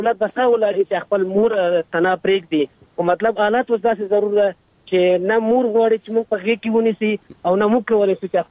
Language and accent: Pashto; Afghanistan; ځکه چې زه د افغانستان سیک یم.